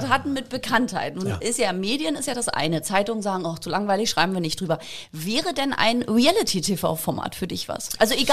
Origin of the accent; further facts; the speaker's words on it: Berlin, Germany; born there; Denn wir sind in der Hauptstadt ja beide geboren